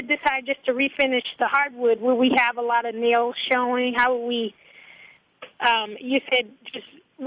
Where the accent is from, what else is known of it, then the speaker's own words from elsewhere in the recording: the South, United States; We actually just want carpet. We're from the South originally, so we love, you know, carpet being upstairs.